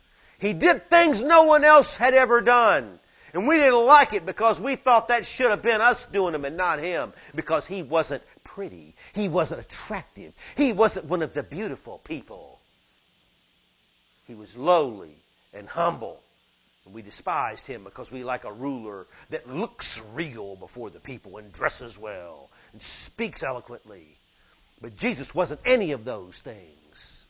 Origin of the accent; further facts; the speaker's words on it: the South, United States; And we're like, oh no, I'm from the South, brother.